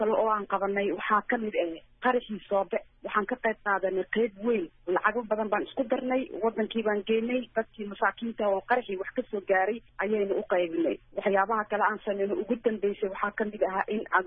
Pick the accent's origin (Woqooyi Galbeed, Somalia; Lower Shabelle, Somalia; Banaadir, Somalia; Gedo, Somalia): Banaadir, Somalia; Mogadishu; also born or lived in Las Anod; waxaan ka mid ahaa aniguna ardaydii Bartamaha. Waxaan ku dhashay Lascaanood laakiin kumaana soo barbaarin. Aniga waxaan kusoo barbaaray Xamar Muqdisho, haddana waxaan ahay dhakhtarad. Waxaan ku bartay Talyaaniga